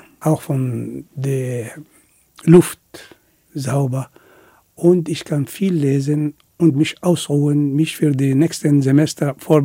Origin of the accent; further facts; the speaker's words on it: Egypt; Ich bin Ägypter.